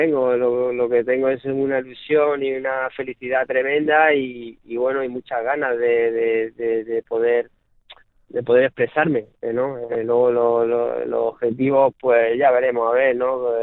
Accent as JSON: {"language": "Spanish", "town": "Lorca", "region": "Region of Murcia", "country": "Spain", "said": "es un sueño para mí, para todos los murcianos, para todas las personas de mi tierra, de Lorca"}